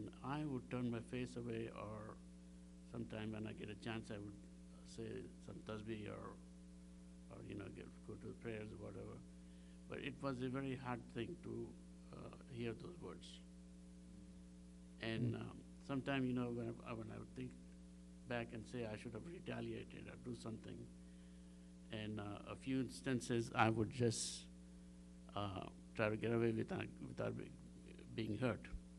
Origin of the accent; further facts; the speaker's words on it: India; I always lived in a non-Muslim country, born and raised in India. And here when I came, this is a non-Muslim country too.